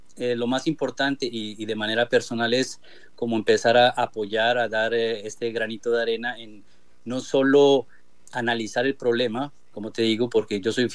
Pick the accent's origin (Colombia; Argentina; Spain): Colombia; Pasto, Nariño; moved away as an adult; now in Netherlands; Sí, pues yo soy colombiano, soy de Pasto. Vine hace 10 años a hacer un doctorado acá y me quedé trabajando. Hace 4 años empecé a liderar el grupo de mejoramiento de musáceas acá en Holanda.